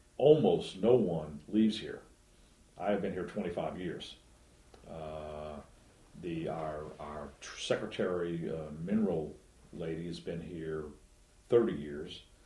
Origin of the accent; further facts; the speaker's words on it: New Orleans, Louisiana, United States; Yes, I was born and raised in New Orleans, lived here all my life.